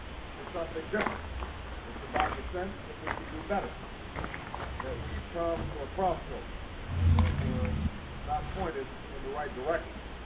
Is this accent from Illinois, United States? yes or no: yes; Illinois, United States; including Steve Tromlett and Pam Sutherland from my home state of Illinois.